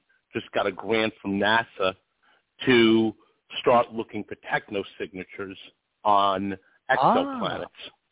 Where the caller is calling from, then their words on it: Rochester, New York, United States; I'm calling from Rochester, New York, where UFO sightings nearly doubled over the past few years